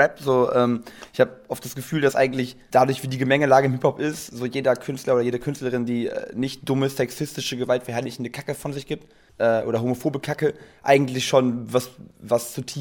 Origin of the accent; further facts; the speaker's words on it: Dortmund, North Rhine-Westphalia, Germany; wir sind alle in Dortmund aufgewachsen, haben hier viel Zeit verbracht